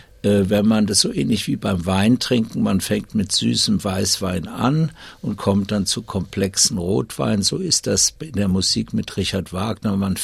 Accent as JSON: {"language": "German", "town": "Wiesbaden", "region": "Hesse", "country": "Germany", "tie": "born or raised there", "said": "Ich bin aufgewachsen in Wiesbaden, noch genauer gesagt in Wiesbaden-Biebrich"}